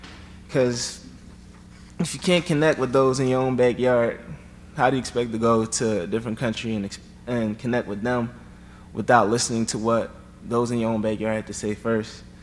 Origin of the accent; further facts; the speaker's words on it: Philadelphia, Pennsylvania, United States; I grew up in Philadelphia with both my parents, who came from Liberia and later became citizens.